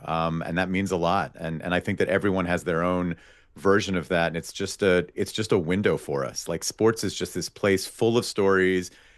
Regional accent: Pittsburgh, Pennsylvania, United States; also born or lived in Philadelphia; I have a lot of Pennsylvania pride. I was born in Philadelphia. My mom was an Eagles, Sixers, Flyers, Phillies fan, you know, in her childhood. And then we kind of moved to Pittsburgh.

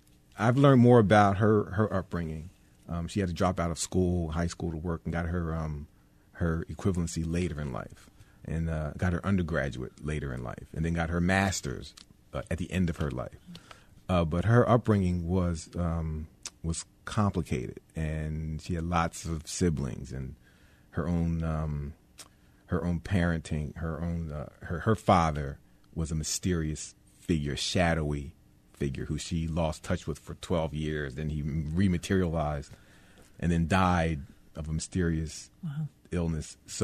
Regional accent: Philadelphia, Pennsylvania, United States; I would, sure. We were financially challenged. I didn't know it, you know. I didn't know it growing up.

